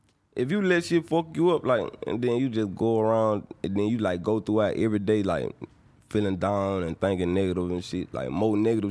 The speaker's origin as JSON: {"language": "English", "town": "Mobile", "region": "Alabama", "country": "United States", "said": "I'm from Mobile. I'm from Mobile, Alabama."}